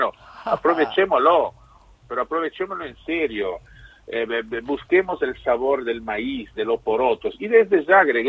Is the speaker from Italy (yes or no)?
yes; Italy; yo ahora pienso en Italia porque soy italiano